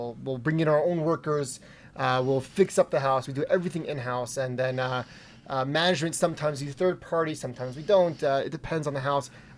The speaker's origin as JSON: {"language": "English", "town": "Toronto", "region": "Ontario", "country": "Canada", "lives_now": "Atlanta, United States", "said": "I originally came down here because of the real estate development in this area in Atlanta, which I'm coming originally from Toronto, Canada."}